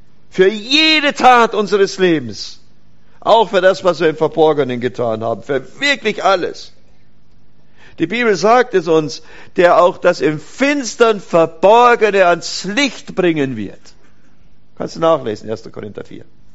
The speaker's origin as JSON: {"language": "German", "town": "Oberammergau", "region": "Bavaria", "country": "Germany", "tie": "born or raised there", "said": "ich komme ja nur aus dem Herrgott-Schnitzerdorf Oberammergau, da bin ich geboren und aufgewachsen. Da ist in fast jedem zweiten Haus ist ein Schnitzerladen."}